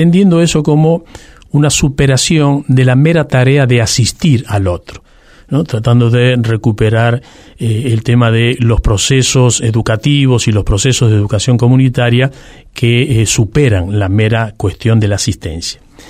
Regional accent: Buenos Aires, Argentina; born there; also born or lived in Misiones / Corrientes; Yo nací en Parque Patricio, uh-huh. sí, a mucha honra, aunque no soy de Huracán. Bueno. Pero bueno, después viví por la provincia de Buenos Aires, por Misiones, por Corrientes.

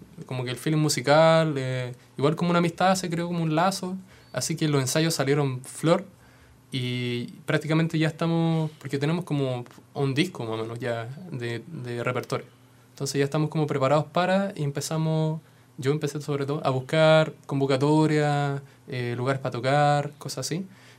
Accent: Santiago, Santiago Metropolitan Region, Chile; yo hace poco estoy viviendo en la Florida. Yo soy de acá, de Santiago, todo el rato, Santiago Centro.

